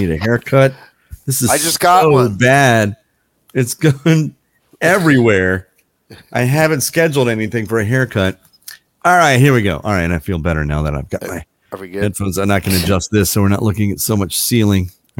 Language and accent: English; Baltimore, Maryland, United States; I know I make a big deal out of the fact that I'm from Baltimore and I live in Maryland.